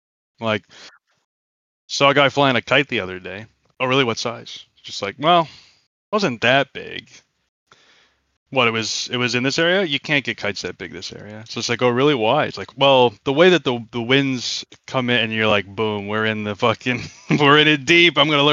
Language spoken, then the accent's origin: English; Buffalo, New York, United States; And I'm like, oh, originally from Buffalo.